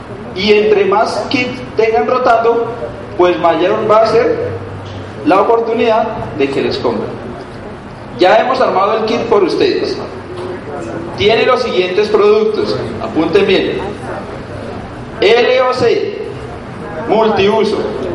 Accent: Colombia; como buenos colombianos

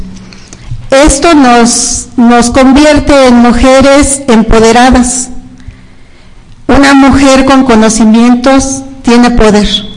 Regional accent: Iztacalco, Mexico City, Mexico; vengo de Iztacalco.

